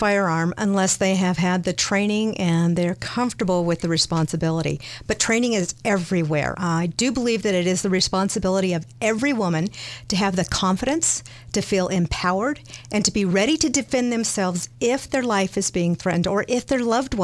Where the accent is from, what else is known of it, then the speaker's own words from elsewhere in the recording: Albuquerque, New Mexico, United States; And I grew up in the Albuquerque area. I was born here in Albuquerque.